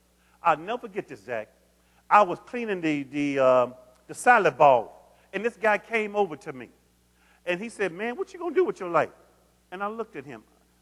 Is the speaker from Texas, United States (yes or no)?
no; Tennessee, United States; I'm from Tennessee. So ain't nothing wrong with the South. I grew up in the South.